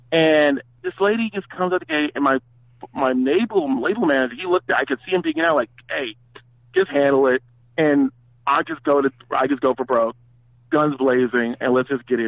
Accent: San Francisco, California, United States; So I'm from Lakeview. It's like this little neighborhood. No, it's on the outskirts, right before it turns into the peninsula.

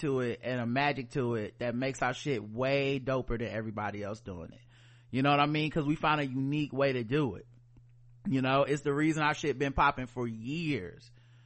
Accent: the South, United States; we are black people from the South. We're black people in America.

